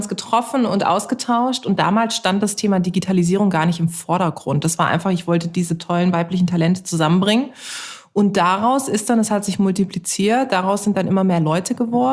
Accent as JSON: {"language": "German", "town": "Karlsruhe", "region": "Baden-Württemberg", "country": "Germany", "tie": "born or raised there", "said": "Ich bin in Karlsruhe geboren und aufgewachsen, meine Eltern sind da auch noch."}